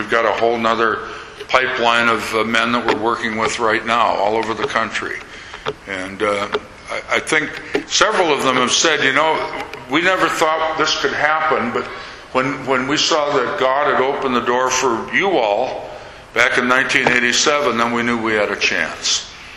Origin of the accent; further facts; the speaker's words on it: Minneapolis, Minnesota, United States; But I grew up in Minneapolis. Up there, everybody's Lutheran. And so I grew up in a Lutheran church just two blocks from my house.